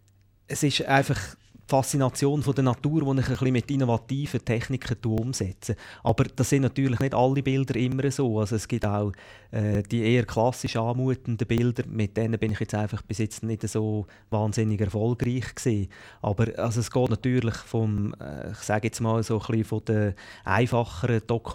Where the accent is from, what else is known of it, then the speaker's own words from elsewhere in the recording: Switzerland; Und da sind wir eigentlich als Schweizer oder in der Schweiz noch ein Entwicklungsland